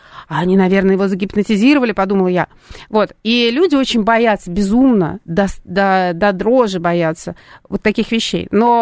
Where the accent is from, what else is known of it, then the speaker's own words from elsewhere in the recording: Saint Petersburg, Russia; я из Санкт-Петербурга, я сюда уже вот начала ездить, в Москву.